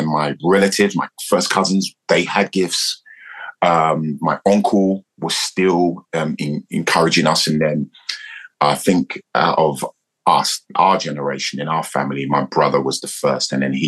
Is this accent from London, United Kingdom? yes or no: yes; Newham, London, United Kingdom; And at 13, the CTM came to East London, where I grew up in Newham.